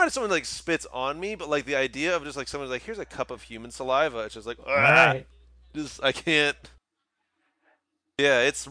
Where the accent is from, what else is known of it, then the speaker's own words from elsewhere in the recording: Texas, United States; Oh, yeah, I think the problem is that I'm from Texas, so it's like, this doesn't feel genuine.